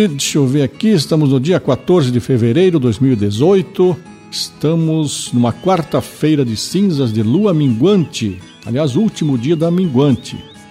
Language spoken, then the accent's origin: Portuguese; Campina Grande do Sul, Paraná, Brazil; nascido e criado em Campina Grande do Sul